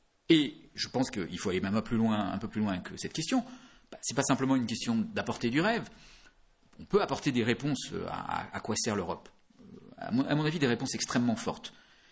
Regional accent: France; en fait, on est français, mais on est aussi un peu européen.

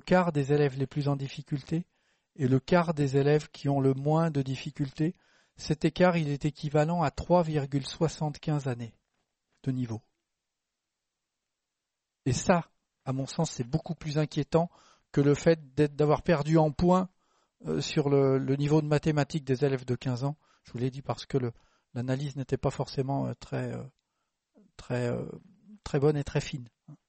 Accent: Lyon, Auvergne-Rhône-Alpes, France; Je suis lyonnais, j'habite pas très loin du parc de la Tête d'Or

